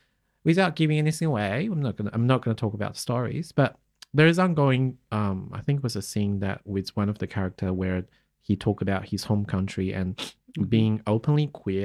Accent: China; English is a second language; how I felt like when I was growing up in China.

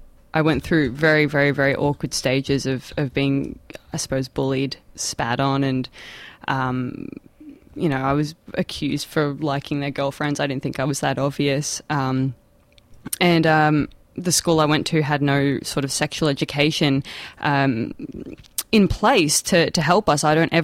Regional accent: Melbourne, Victoria, Australia; I grew up in Melbourne, so very close to where we all are right now.

